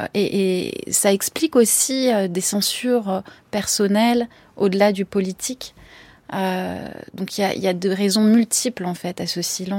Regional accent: France; parce que j'ai grandi en France et c'est dans ce pays que je suis ancrée et où je vis au quotidien.

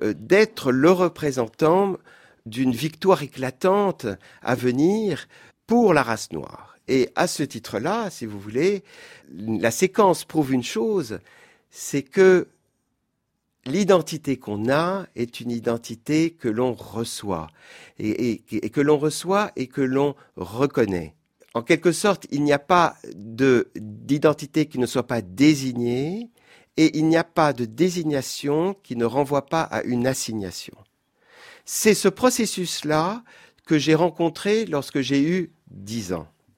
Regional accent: France; je suis d'abord français, et je le dis toujours comme ça, je suis français par le nom du pays.

